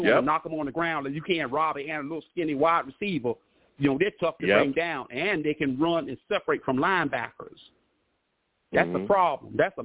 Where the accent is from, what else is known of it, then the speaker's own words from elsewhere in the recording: Brooklyn, New York, United States; I've been an NFL fan for over 40 years. I'm a Jets fan. I'm from Brooklyn, New York.